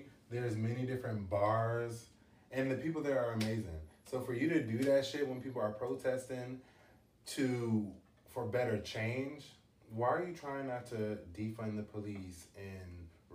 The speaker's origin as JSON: {"language": "English", "town": "Portland", "region": "Oregon", "country": "United States", "tie": "born there", "also_born_or_lived": "Washington, D.C.", "said": "fun fact, I was born in Portland, Oregon. I say I'm from DC because that's when I felt like I was more of an adult."}